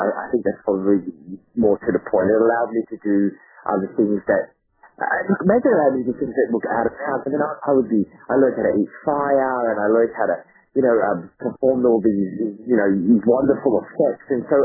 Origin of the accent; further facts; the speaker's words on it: Australia; As an Australian, there was not any other Australian magician that had really made it